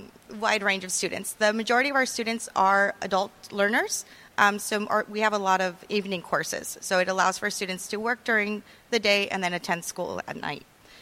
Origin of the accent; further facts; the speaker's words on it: San Diego, California, United States; So I was born and raised in San Diego.